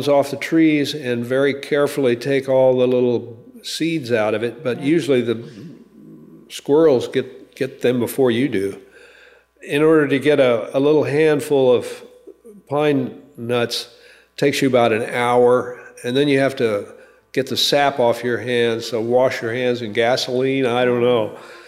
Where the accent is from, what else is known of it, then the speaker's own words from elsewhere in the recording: Oklahoma, United States; also born or lived in Omaha, Nebraska; I was born in Omaha, Nebraska, very center of the United States. And then we moved to Oklahoma when I was like 5 years old. So then I grew up from there. And it was kind of a cultural wasteland in a lot of ways.